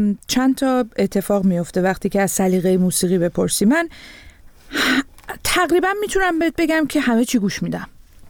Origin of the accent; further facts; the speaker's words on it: Tehran, Tehran Province, Iran; من وقتی که از تهران اون موقع اومدم